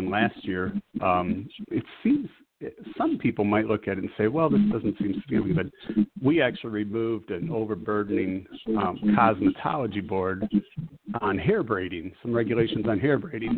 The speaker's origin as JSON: {"language": "English", "town": "St. Paul", "region": "Minnesota", "country": "United States", "tie": "born or raised there", "said": "I was born and raised in St. Paul. I'm a frog pounder for anybody who knows where that is, just west of the Capitol."}